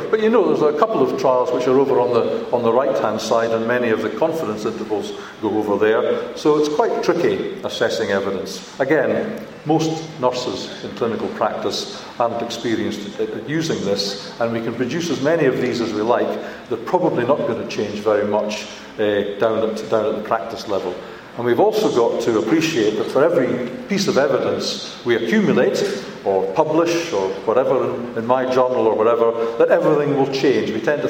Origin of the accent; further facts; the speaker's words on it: Scotland, United Kingdom; now in Saudi Arabia; As a Scotsman, that appeals to me.